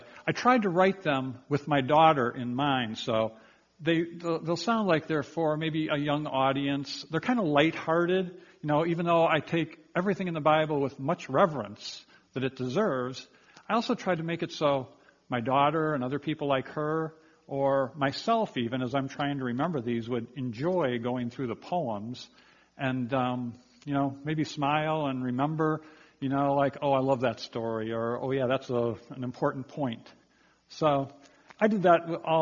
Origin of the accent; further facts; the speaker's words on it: Chicago, Illinois, United States; My wife and Gail and I moved here 16 years ago to Lancaster County, and I was originally from the Chicago area